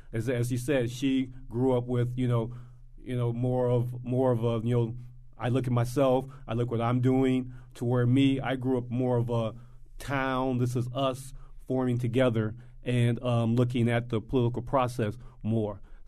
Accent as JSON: {"language": "English", "town": "Chicago", "region": "Illinois", "country": "United States", "tie": "born or raised there", "said": "Well, I grew up in Chicago. Mm. And basically, I grew up where politics was everything."}